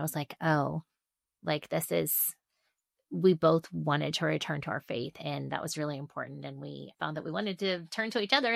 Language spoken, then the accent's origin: English; Columbus, Ohio, United States; I am a Midwest girl. I grew up in Columbus, Ohio.